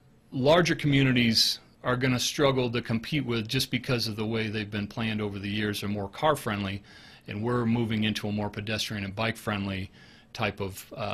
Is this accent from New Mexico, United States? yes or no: yes; Aztec, New Mexico, United States; No offense to Farmington, I go there and shop just like everybody else does, but I love my hometown of Aztec and the kind of the walkability of it.